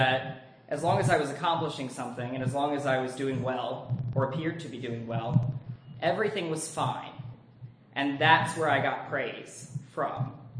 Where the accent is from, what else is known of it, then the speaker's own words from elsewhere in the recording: Virginia, United States; I grew up in Virginia. I'm an only child.